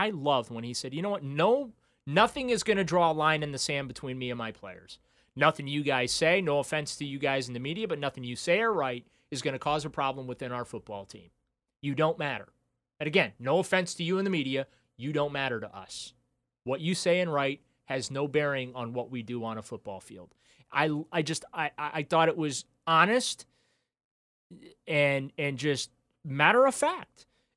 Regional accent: New Orleans, Louisiana, United States; born there; I was born in New Orleans, so yeah. I can use it.

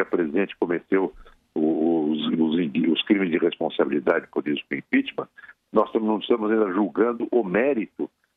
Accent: São José do Rio Preto, São Paulo, Brazil; Aqui em São José do Rio Preto, que é minha terra natal.

